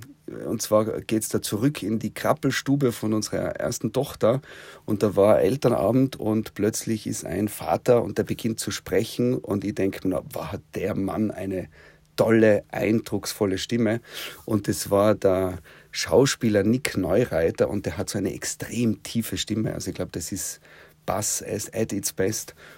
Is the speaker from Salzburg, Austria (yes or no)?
no; Tyrol, Austria; doch, ich bin da aufgewachsen und komme aus Tirol